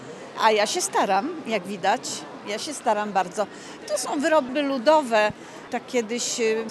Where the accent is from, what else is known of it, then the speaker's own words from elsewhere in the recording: Gdańsk, Pomeranian Voivodeship, Poland; Jestem z Pomorza, a dokładnie z Pomorza, z Gdańska.